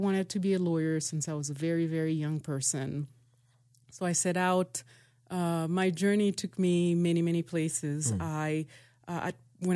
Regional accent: Haiti; I have seen growing up in Haiti, the social, political, and economic dysfunction of the state

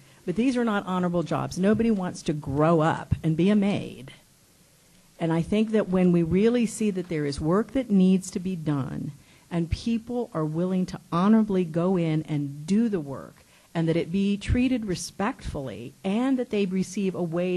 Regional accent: El Paso, Texas, United States; Because when I grew up in El Paso, the fluid movement of individuals meant that there was fluid movement of dollars as well

